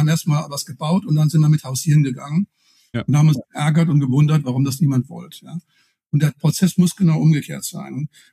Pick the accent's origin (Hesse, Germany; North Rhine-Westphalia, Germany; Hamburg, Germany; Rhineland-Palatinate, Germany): Rhineland-Palatinate, Germany; Das ist in der Pfalz, wo ich herkomme, sagen wir Hausmacher, wurscht.